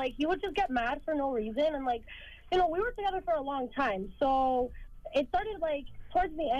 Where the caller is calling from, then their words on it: White Plains, New York, United States; I'm calling from White Plains.